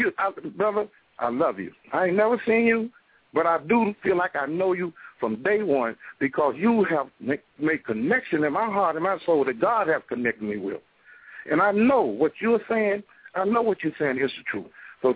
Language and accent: English; Durham, North Carolina, United States; And so I'm from North Carolina, Durham, North Carolina.